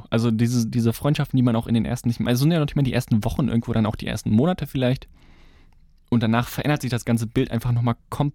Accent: Leverkusen, North Rhine-Westphalia, Germany; ich komme aus Leverkusen.

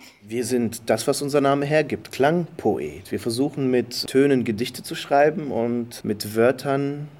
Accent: Dortmund, North Rhine-Westphalia, Germany; Wir kommen aus Dortmund, schreiben eigene Songs auf Deutsch

